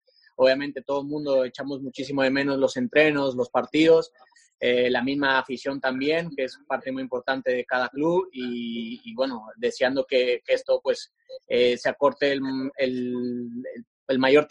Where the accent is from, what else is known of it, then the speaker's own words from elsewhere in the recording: Mexico; Yo lo pongo de ejemplo en mi país, ¿no? México